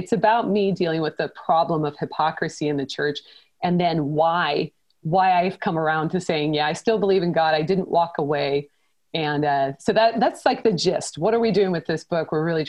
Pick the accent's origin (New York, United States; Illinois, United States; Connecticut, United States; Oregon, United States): Oregon, United States; Portland; my husband and I moved back to my hometown of Portland, Oregon to do a church revitalization.